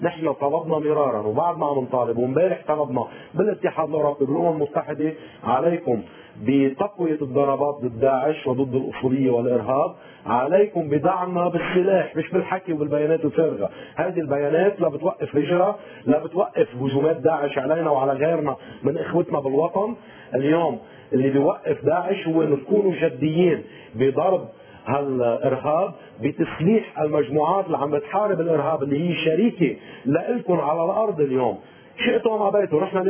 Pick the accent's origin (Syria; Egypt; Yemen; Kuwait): Syria; أنا عندي لغة، عندي تاريخ، عندي حضارة، أنت سوري عربي، كيف أنا سوري عربي؟ أنا عندي لغتي، عندي حضارتي، عندي تاريخي، اسم سوريا من اسم السرياني، كيف أنا أكون عربي؟